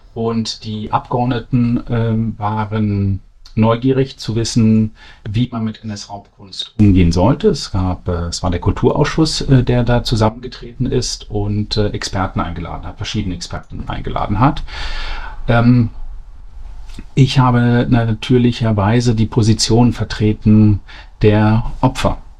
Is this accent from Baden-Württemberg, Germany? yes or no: no; Berlin, Germany; Ich bin in Berlin aufgewachsen. Und meine Eltern sind hierher gezogen.